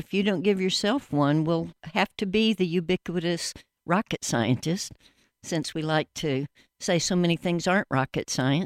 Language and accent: English; Atlanta, Georgia, United States; accent: Atlanta; moved away as an adult; You'll hear my Atlanta accent, and that's how you know it's me. I was in Atlanta from age 2 to 30 and have transplanted back here to... go to graduate school in social work